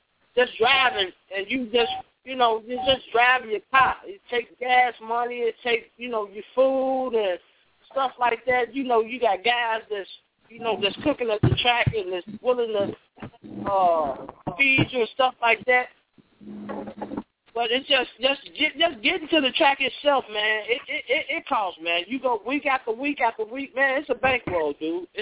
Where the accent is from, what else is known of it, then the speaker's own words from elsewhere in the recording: Chicago, Illinois, United States; I said I'm from Chicago.